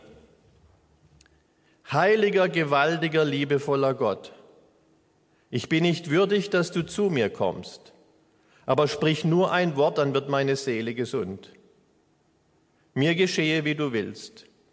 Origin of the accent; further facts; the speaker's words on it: Baden-Württemberg, Germany; hier, an der Grenze zwischen Baden und Württemberg, uns, wo es mal früher geheißen hat, wir können alles außer Hochdeutsch.